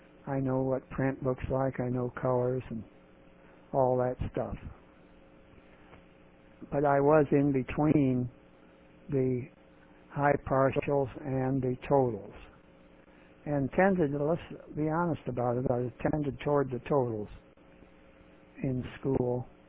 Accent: Champaign, Illinois, United States; also born or lived in Jacksonville, United States; I was born in Champaign, Illinois, and as a great percent, 90%, 80 to 90% of people were born at home in those days, and I was no exception.

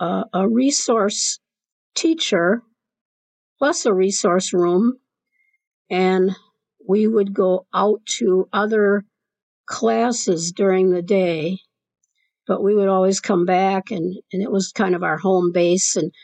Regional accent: Madison, Wisconsin, United States; Yeah, I grew up here in Madison. Some people would say I didn't grow up, but I grew up here in Madison.

